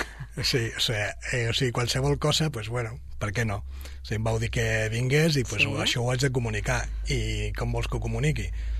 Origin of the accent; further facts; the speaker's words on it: Catalonia, Spain; com que sóc català, vull dir, les havia de gastar.